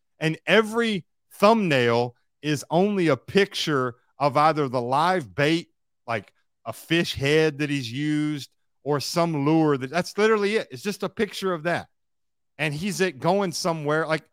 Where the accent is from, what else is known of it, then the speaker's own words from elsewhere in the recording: Kentucky, United States; I grew up in Kentucky. I can fish.